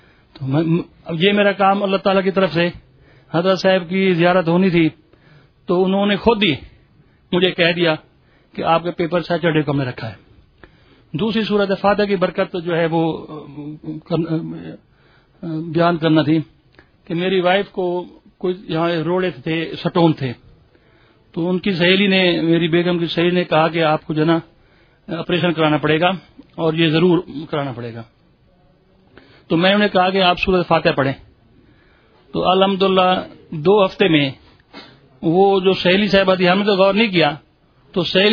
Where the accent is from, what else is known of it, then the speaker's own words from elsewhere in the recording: Multan, Punjab, Pakistan; میرا تعلق ملتان سے ہے، میں ایڈوکیٹ ہائی کورٹ ہوں اور وزٹنگ لیکچرر ہوں ذکر یونیورسٹی ملتان میں.